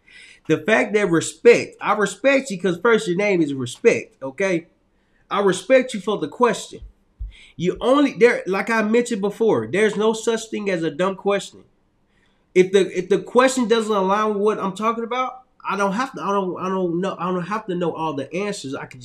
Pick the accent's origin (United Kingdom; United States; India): India; English is a second language; Sir, I'm from India.